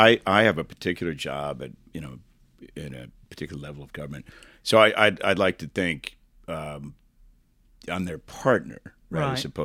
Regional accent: East Coast, United States; now in Fullerton, United States; I'm from the East Coast originally. I've lived a bunch of places.

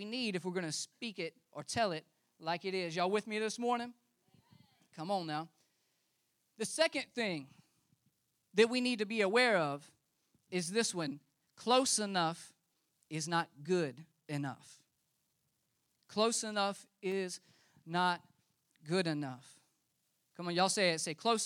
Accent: the Carolinas, United States; now in Florida; we moved here about 2.5 years ago. And I'm from the Carolinas, and so I've gone through a lot of hurricanes in the Carolinas.

